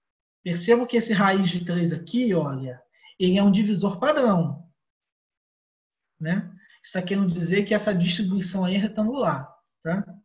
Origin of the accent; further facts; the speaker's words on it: Rio de Janeiro, Brazil; Mas eu sou do Rio de Janeiro, acredito que muitos também são do Rio de Janeiro, né?